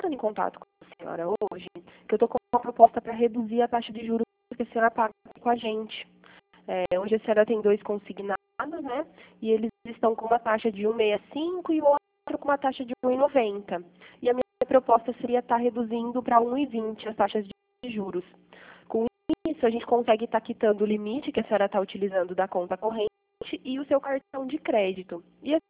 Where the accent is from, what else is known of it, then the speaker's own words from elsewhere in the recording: Pirassununga, São Paulo, Brazil; Eu sou de Pirassununga